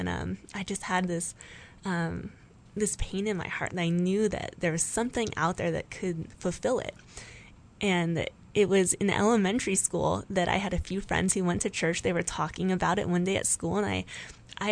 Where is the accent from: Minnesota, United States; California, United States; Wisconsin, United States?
California, United States; San Diego; I grew up in San Diego, California. I have a wonderful family, mom, dad, and sister.